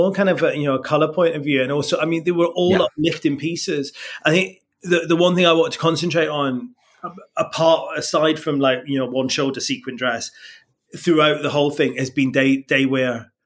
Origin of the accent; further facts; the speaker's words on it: Preston, North West England, United Kingdom; born there; I was born in Preston, do you know what I mean?